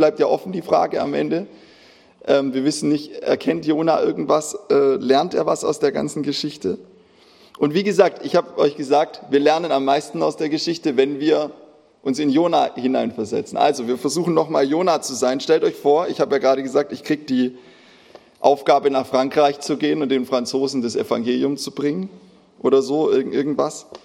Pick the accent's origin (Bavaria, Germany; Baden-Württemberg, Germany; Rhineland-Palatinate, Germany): Baden-Württemberg, Germany; Ich glaube, das kommt auch so ein bisschen da in Schwaben, wo ich herkomme. Da war ja französische Besatzungszone.